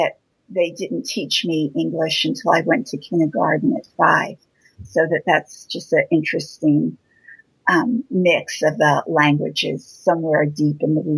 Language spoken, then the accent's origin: English; Chicago, Illinois, United States; born there; I was born in Chicago in 1946, and I was born into a Greek family. Both of my both sets of grandparents had emigrated here from Greece in the 1900s.